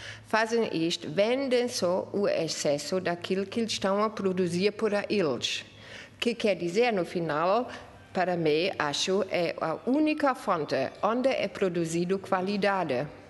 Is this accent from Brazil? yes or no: no; Germany; Portuguese is a second language; now in Portugal; Ok, eu sou alemã, vivo cá neste país bonito já desde 21 anos